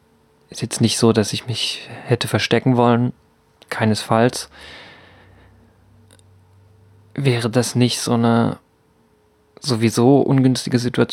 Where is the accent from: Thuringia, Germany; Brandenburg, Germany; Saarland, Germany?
Thuringia, Germany; Altenburg; born there; ich mich geoutet in Altenburg bewegt habe, meiner Geburtsstadt.